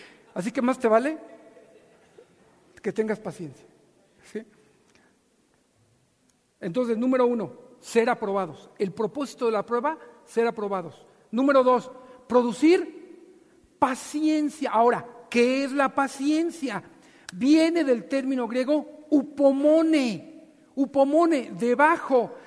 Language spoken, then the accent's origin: Spanish; Mexico City, Mexico; Se nos atraviesa un chilango. Yo soy chilango. Yo sé de qué tipo de ser estoy hablando.